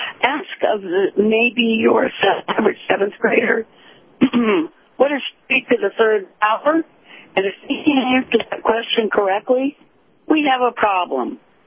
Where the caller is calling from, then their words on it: St. Petersburg, Florida, United States; from St. Petersburg.